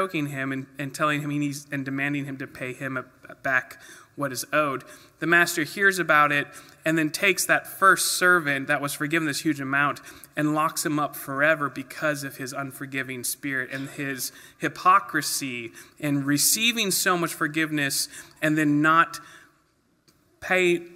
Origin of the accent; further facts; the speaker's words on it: Wasilla, Alaska, United States; I grew up here in Wasilla, so I'm used to thousands, not millions in one area.